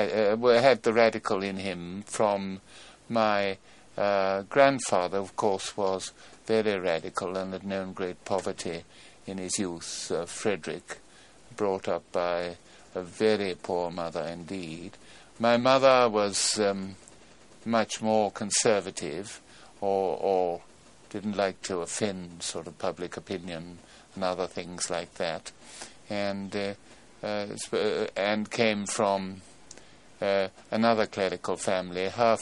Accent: Patna, Bihar, India; born there; Yes, I was born in Patna, in India, in 1916.

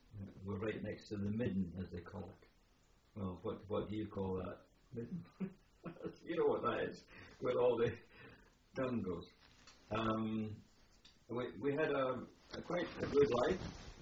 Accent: Scotland, United Kingdom; born there; I was born in Bertram, 1921, on the 9th of January.

